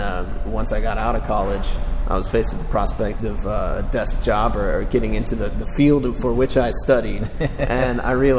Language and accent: English; Texas, United States; now in New York, United States; I was born and raised in Texas.